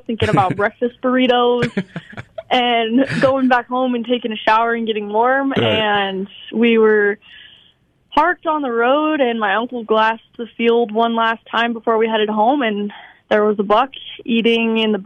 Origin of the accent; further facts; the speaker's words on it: Ordway, Colorado, United States; Okay, I am from Ordway, Colorado, which is a small town in southeast Colorado. And a lot of who I am comes from where I grew up. I grew up on a farm and a ranch